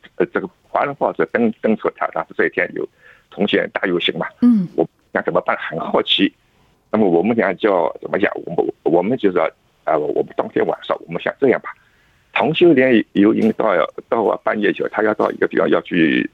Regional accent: Shanghai, China; now in Australia; 我是上海来的。

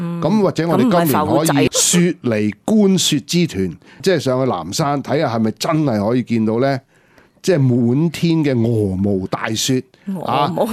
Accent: Guangdong, China; 咁譬如我哋广东人食惯咗

